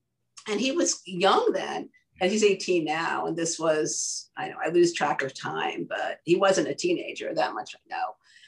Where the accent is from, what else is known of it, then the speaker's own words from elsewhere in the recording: New York, United States; my background in PR and marketing, my knowledge of the parenting arena, my being a New Yorker